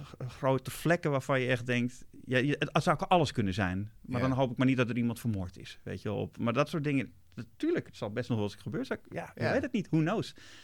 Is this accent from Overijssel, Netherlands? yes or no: no; Amsterdam, North Holland, Netherlands; En ik kom wel uit Amsterdam. En ik ken de stad behoorlijk goed.